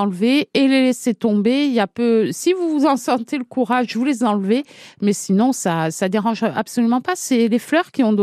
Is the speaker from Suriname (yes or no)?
no; Corsica, France; je pense qu'on ne peut pas l'appliquer chez nous en Corse